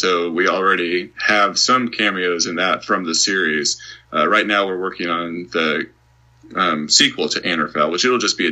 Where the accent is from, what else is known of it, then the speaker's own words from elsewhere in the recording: Kansas, United States; I'm heading back into Kansas, which is my home state this year.